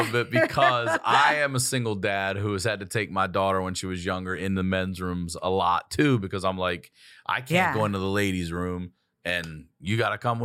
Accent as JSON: {"language": "English", "town": "Baltimore", "region": "Maryland", "country": "United States", "said": "I'm from Baltimore originally. And then once my parents split, we started moving all around Carroll County, Baltimore County, up"}